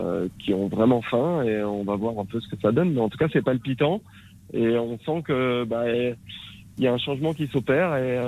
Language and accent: French; France; Quand on est français, et puis que finir, je sais pas, 5e mondial, ça suffit pas.